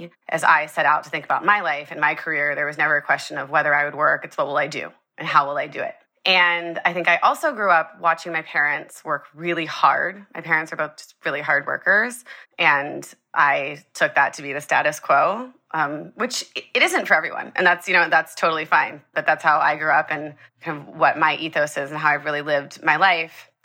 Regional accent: Columbus, Ohio, United States; I grew up in Columbus, Ohio. My parents were first-generation college graduates.

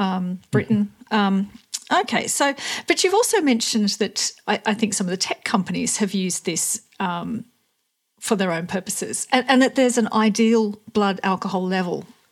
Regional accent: Australia; so I'm Australian. I come from a very heavy drinking culture.

